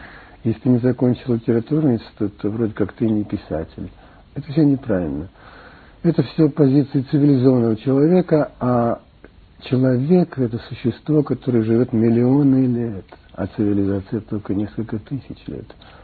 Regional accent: Far East, Russia; moved away as an adult; Я приехал с Дальнего Востока лет 18.

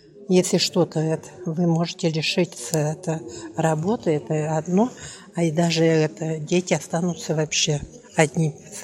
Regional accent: Belovo, Kemerovo Oblast, Russia; born there; Город Белово, Кемеровская область, 15 марта 1939 года.

